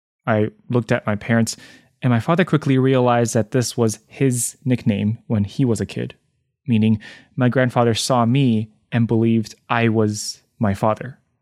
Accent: Taiwan; moved away as an adult; now in United States; So I grew up in Taiwan and came to the US for college.

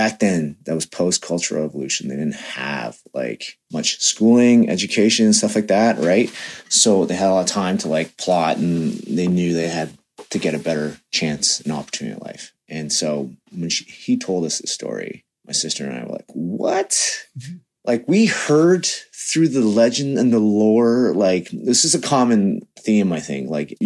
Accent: Canada; Maybe, I don't know if that's a product of growing up in Western society or in Canada

